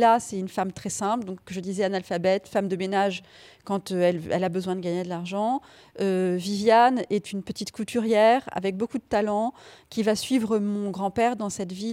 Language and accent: French; France; Donc je suis fille d'immigrée, oui, d'accord, mais je viens quand même de la France aussi.